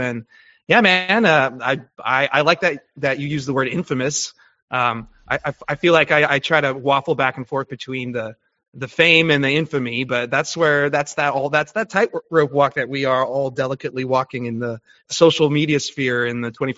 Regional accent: California, United States; I grew up in California, so I was surrounded by the liberal thing, but I never really took to it.

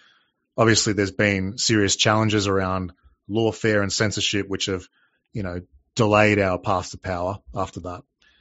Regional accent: Australia; that's why I love being Australian.

